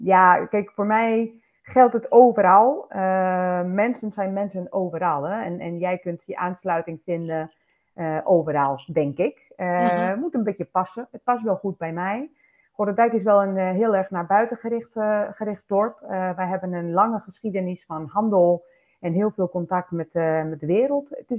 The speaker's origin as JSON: {"language": "Dutch", "country": "Spain", "second_language": "Dutch", "moved": "yes", "lives_now": "Gorredijk, Netherlands", "said": "Ik ben bijna 41. Morgen word ik 41 jaar oud. Ik kom zelf oorspronkelijk uit Spanje vandaan. Heb al in je intro aangegeven. Woonachtig in Gorendijk, Friesland, sinds 2012."}